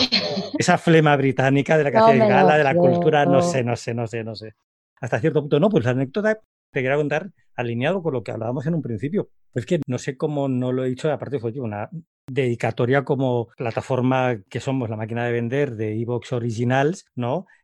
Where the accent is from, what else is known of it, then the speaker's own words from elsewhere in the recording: Barcelona, Catalonia, Spain; la taberna inglesa de Barcelona era toda una institución. Hace poco estuve en mi ciudad natal y descubrí que habían cerrado.